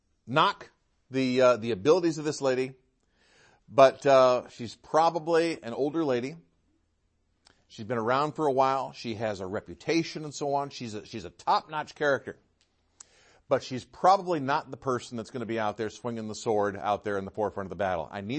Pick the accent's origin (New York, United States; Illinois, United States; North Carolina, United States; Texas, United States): New York, United States; also born or lived in Michigan; I grew up in the East, upstate New York and Michigan.